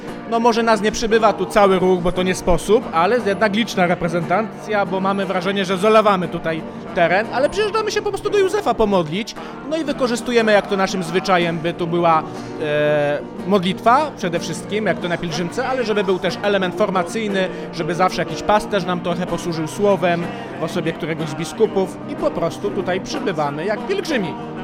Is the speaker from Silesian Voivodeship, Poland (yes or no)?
yes; Częstochowa, Silesian Voivodeship, Poland; Ja jestem z Częstochowy, więc jestem tam związany